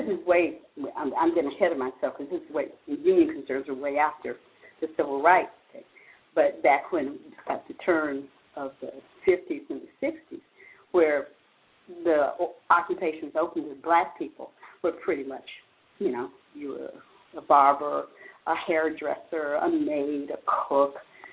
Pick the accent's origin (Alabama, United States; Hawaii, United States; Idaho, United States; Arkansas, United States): Alabama, United States; moved away as an adult; I moved away from Alabama soon after school and lived away and had my career. Most of my life has been outside of Alabama.